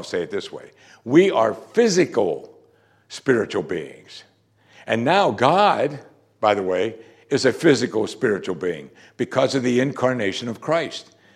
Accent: Pittsburgh, Pennsylvania, United States; even though he's from Green Bay, Wisconsin, and I was from Pittsburgh.

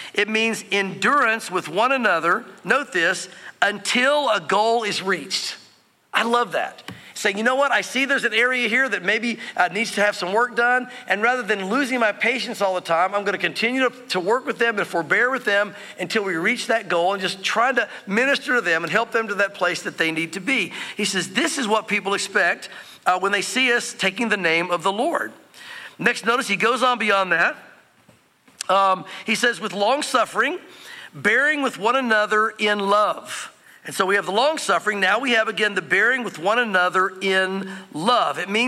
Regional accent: the South, United States; Again, I was drawn to non-denominationalism because growing up in the South, I was involved in a denominational movement.

